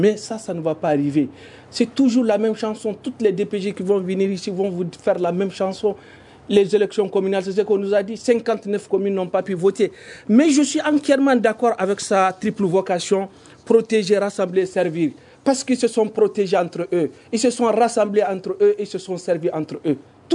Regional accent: Mali; nous sommes tous des Maliens

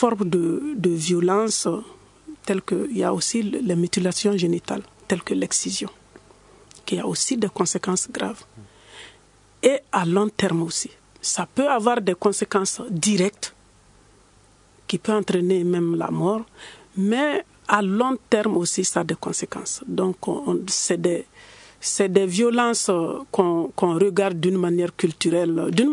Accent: Mali; c'est la culture et la tradition qui prônent ici chez nous au Mali.

